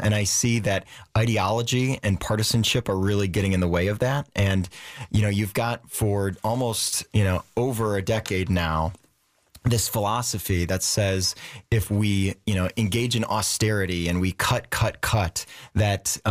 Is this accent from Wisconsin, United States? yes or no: yes; Racine, Wisconsin, United States; So I owe everything to my hometown. You know, growing up in Racine, I had this kind of all-American childhood, little league baseball, product of the public schools